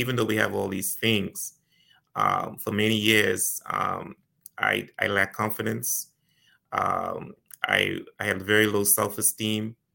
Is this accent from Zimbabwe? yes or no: no; Turks & Caicos Islands; growing up in the Turks and Caicos Islands, I felt very inferior. You know, my family didn't have much.